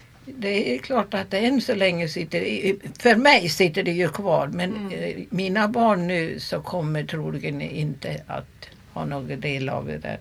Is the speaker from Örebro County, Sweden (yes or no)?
no; Dalarna County, Sweden; accent: Dalarna dialect; Ja, ja och så säger de då åt mig att jag talar lite dalmål.